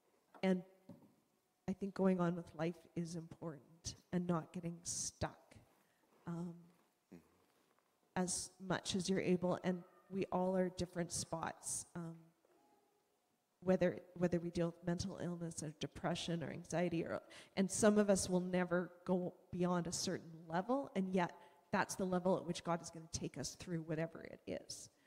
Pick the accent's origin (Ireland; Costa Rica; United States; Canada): Canada; we're Canadian.